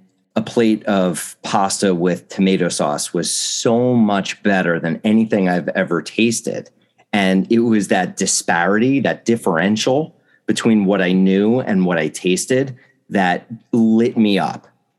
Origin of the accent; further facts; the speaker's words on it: New Jersey, United States; Even with Italian food was great when I was growing up in New Jersey, but it was so different from anything I experienced in Italy.